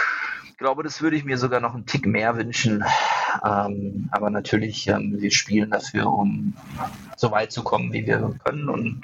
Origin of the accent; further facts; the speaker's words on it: Darmstadt, Hesse, Germany; Ich erzähle mal gerne die Geschichte vom Fußballverein meiner Heimatstadt Darmstadt